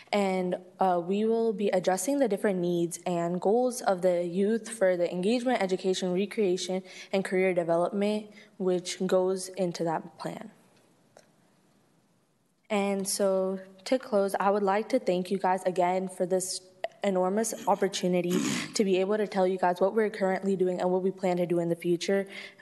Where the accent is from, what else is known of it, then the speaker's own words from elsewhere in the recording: Mansfield, Texas, United States; this is my hometown, this is my pride and joy that I take in when I tell my kids 30 years down the line, oh yeah, I'm from Mansfield, Texas